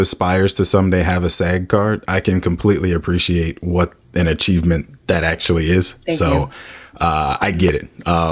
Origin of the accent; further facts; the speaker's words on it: Washington, District of Columbia, United States; Yeah, having grown up in the DC area and seeing all of the change that's happening around us